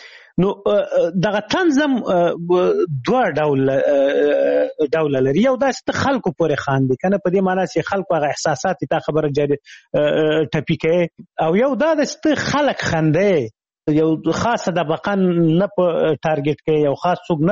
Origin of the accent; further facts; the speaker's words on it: Khyber Pakhtunkhwa, Pakistan; ما ماشومتوب په شمشتو کې تیر کړی، شمشتو مهاجرینو کمپوس هغه دی هغه پخواني جهادي رهبرانو ندیو رهبر کمپو مشهور کمپو زه په هغه کې لوی سوی یم.